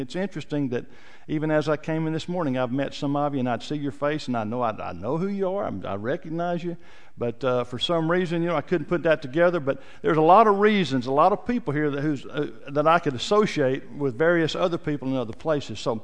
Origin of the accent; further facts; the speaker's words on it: Ball Knob, Arkansas, United States; I grew up in Ball Knob, Arkansas, which is not far from here. It's on the other side of the state. It's a huge, huge metropolis of a town, as all of you know. But I love that. My parents still live there.